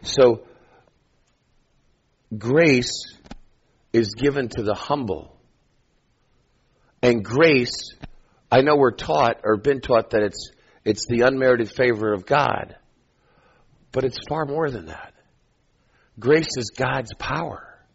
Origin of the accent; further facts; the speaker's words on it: New York, United States; because look, I'm from New York, man. I got it going on.